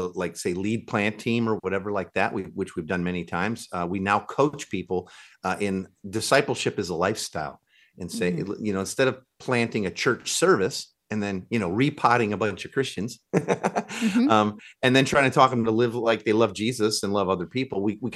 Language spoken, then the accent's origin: English; Chicago, Illinois, United States; now in Seattle, United States; And we're from Chicago area originally. We live out in Seattle area now